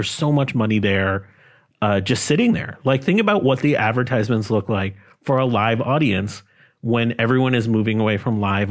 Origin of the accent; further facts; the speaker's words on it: Pittsburgh, Pennsylvania, United States; So I grew up in Pittsburgh